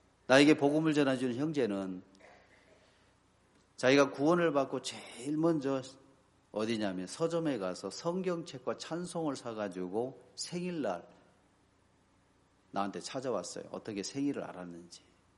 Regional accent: Chungcheong, South Korea; 그것을 받아가지고 안 가면 제가 충청도 사람인데 예의에 안 맞는 것 같아가지고 한번 따라갔는데

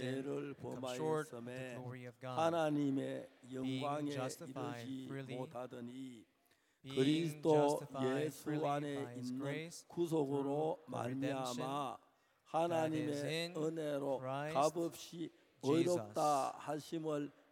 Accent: Seonsan, North Gyeongsang, South Korea; 경북 선산이 제 고향인데.

